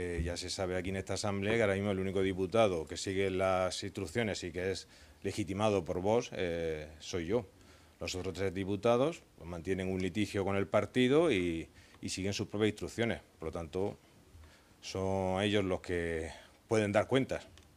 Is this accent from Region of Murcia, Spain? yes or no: yes; Murcia, Region of Murcia, Spain; somos de Murcia, nuestros hijos han nacido aquí y queremos seguir viviendo aquí.